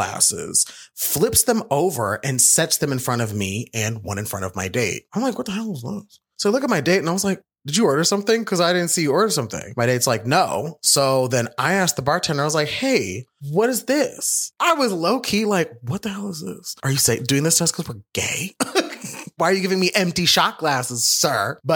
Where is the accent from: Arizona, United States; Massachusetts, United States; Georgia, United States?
Arizona, United States; Phoenix; now in Chicago, United States; Because if you don't know, I grew up in Phoenix, Arizona. I have now lived in Chicago.